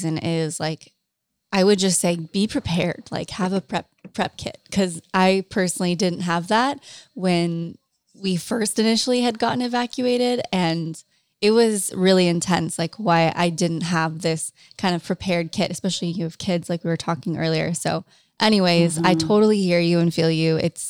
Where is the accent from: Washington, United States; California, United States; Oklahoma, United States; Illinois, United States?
California, United States; Topanga; Well, I actually come from Topanga, so I know all about fire season.